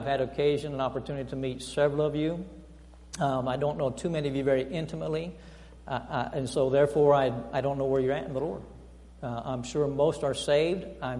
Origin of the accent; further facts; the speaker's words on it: Iowa, United States; And I'm from Iowa originally, and so we don't have peach orchards out there. We have corn, we have hogs, but we don't have any peach orchards.